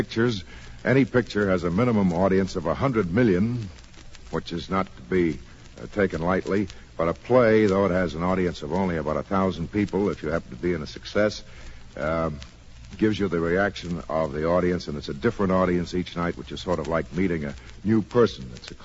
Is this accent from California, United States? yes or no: no; Chicago, Illinois, United States; born there; I was born in Chicago.